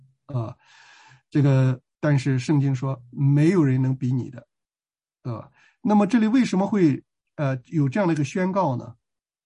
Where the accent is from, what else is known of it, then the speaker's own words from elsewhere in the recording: China; 这个我们中国人雕个土佛啊放那里